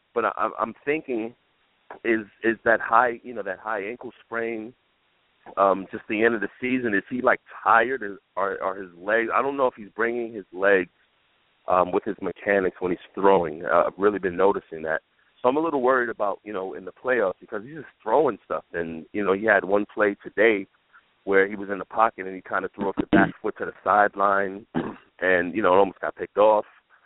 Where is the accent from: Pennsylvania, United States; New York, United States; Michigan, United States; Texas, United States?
New York, United States; Brooklyn; now in New Jersey, United States; from New Jersey, but I am from Brooklyn.